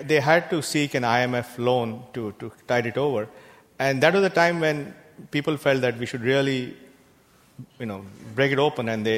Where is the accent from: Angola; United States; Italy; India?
India; Yeah, it is a very eerie experience because when we grew up in India, we grew up in a situation where the state was overpowering and ruled all our lives